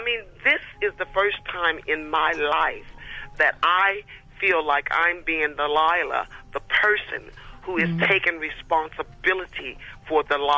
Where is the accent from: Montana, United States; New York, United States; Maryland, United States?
Maryland, United States; Baltimore; born there; I was born in East Baltimore, Maryland. I'm a John Hopkins Hospital baby